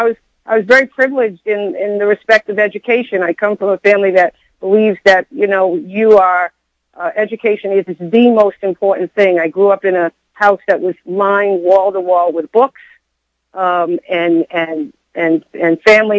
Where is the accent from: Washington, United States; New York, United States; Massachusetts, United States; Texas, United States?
Massachusetts, United States; Boston; I'm originally from Boston. My family has been in Roxbury for five generations and in the same home for four generations. So originally hail from Roxbury, Massachusetts, very proud African-American community